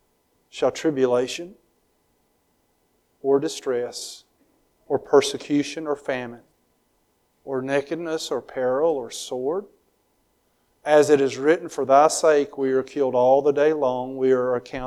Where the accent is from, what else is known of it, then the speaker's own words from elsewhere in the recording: the South, United States; I love the word reckon. I use that word a lot growing up in the South.